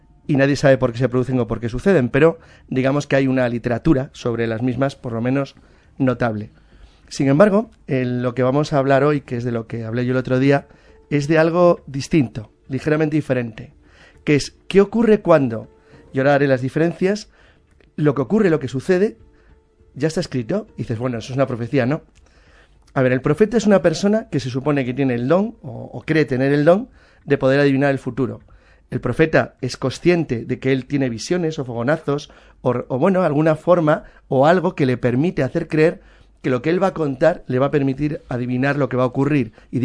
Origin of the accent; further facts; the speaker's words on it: Madrid, Community of Madrid, Spain; also born or lived in Santander; No, yo soy madrileño de cuatro abuelos, tres abuelos cántabros. Tres abuelos santaníos y padres santaníos también.